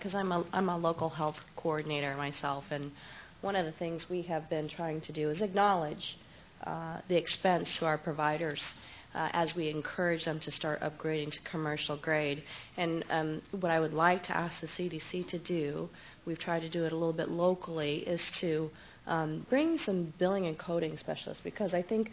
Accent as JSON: {"language": "English", "region": "Washington", "country": "United States", "said": "I was going to ask you, Albert, I'm from Washington State, about what you're requiring your providers to turn in."}